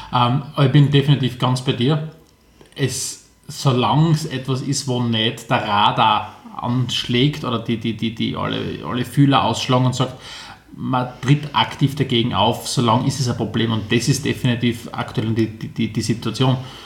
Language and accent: German; United States; als Amerikaner